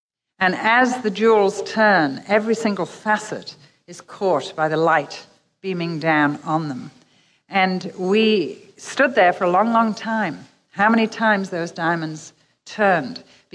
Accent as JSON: {"language": "English", "region": "England", "country": "United Kingdom", "said": "We'd never done it before, even though we're English."}